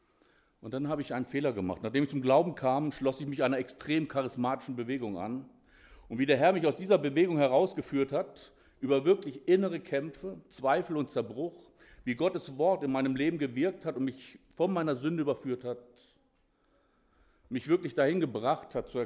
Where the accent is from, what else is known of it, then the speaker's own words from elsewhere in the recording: Northern Germany, Germany; Aber ich bin Norddeutscher, bekennender Norddeutscher